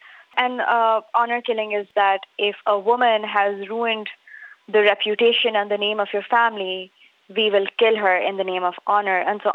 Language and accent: English; Karachi, Sindh, Pakistan; I'm from Karachi. So Karachi is one of the cities of Pakistan, and we are in Sindh, which is a province.